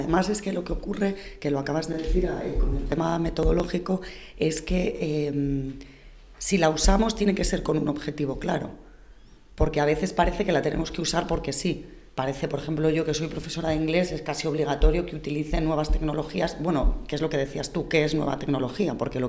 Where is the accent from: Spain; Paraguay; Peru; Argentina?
Spain; los profesores y profesoras de inglés somos españoles.